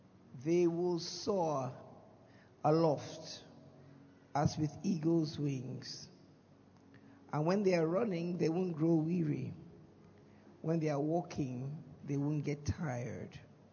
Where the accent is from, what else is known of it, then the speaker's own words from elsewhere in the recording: Port Harcourt, Rivers, Nigeria; I'm from Prakot. That means sometimes I preach in English, and sometimes I preach in Pidgin English.